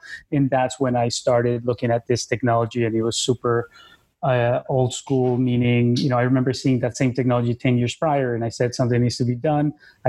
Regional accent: Bogota, Cundinamarca, Colombia; also born or lived in New York, United States; I was born in New York, raised in Colombia in the outskirts of Bogota, the capital.

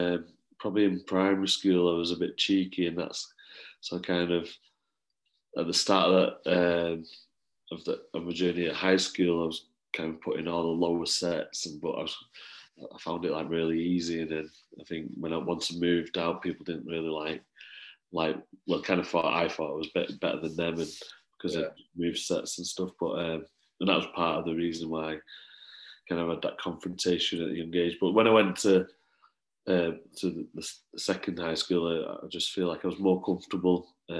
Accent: Warrington, North West England, United Kingdom; Yeah, I grew up in Warrington.

